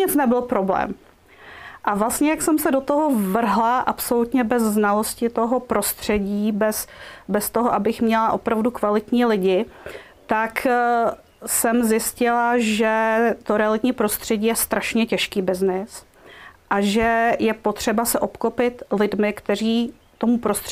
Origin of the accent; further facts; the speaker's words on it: Moravia, Czechia; ta základní hodnota je mi velmi blízká, protože jsem z Moravy